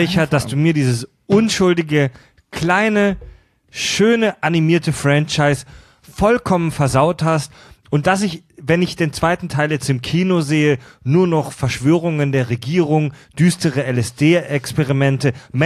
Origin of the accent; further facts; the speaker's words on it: Kieselbronn, Baden-Württemberg, Germany; ich komme aus Kieselbronn, einem noch viel schlimmeren Kaff.